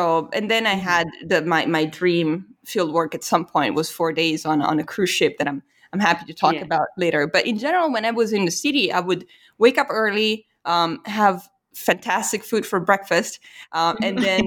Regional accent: Italy; English is a second language; And then immediately it was like, yeah, you know, I'm from Italy.

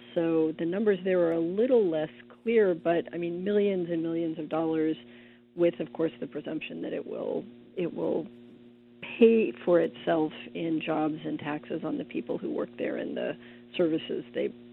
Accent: Seattle, Washington, United States; Not everybody wants to live in Seattle. I'm from Seattle. I love it, but I understand that in February it's rough.

